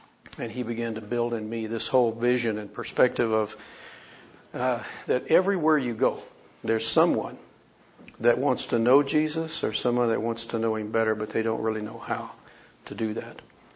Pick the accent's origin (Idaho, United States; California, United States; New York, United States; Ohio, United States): Idaho, United States; Boise; from Boise, Idaho.